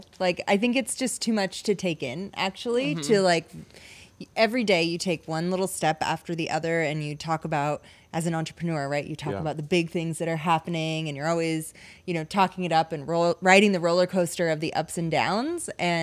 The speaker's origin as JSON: {"language": "English", "town": "Vancouver", "region": "Washington", "country": "United States", "said": "We're from Vancouver, Washington."}